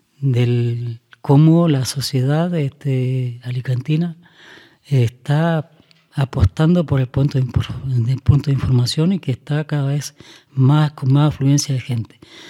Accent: Chile; now in Spain; yo prácticamente salí analfabeto de Chile, pero tuve la suerte de que pude salir, o sea, que también tengo que decir, ¿no?, que gracias a la desgracia que me hizo salir de ese país, hoy me encuentro en España

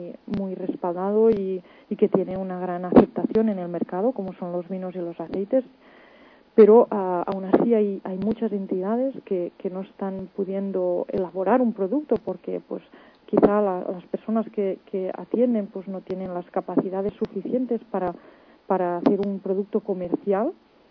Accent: Catalonia, Spain; Spanish is a second language; Soy muy catalana en ese aspecto

